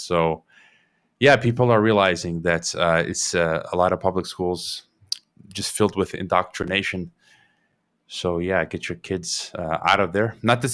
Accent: United States; myself being an American, Mexican, Croatian

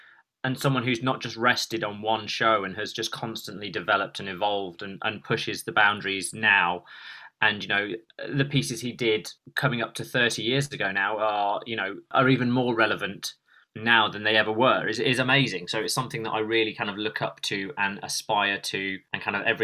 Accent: Stoke-on-Trent, West Midlands, United Kingdom; I'm from Stoke, and I remember Swan Lake coming up to the Regent Theatre up in Stoke.

